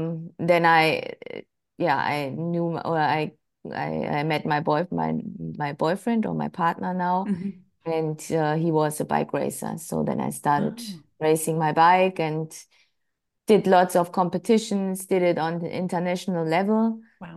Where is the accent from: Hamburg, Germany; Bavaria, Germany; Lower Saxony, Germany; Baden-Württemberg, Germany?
Lower Saxony, Germany; Hanover; English is a second language; Yes, I grew up in Germany in Hannover, so it's near where I now live, like 100 kilometers.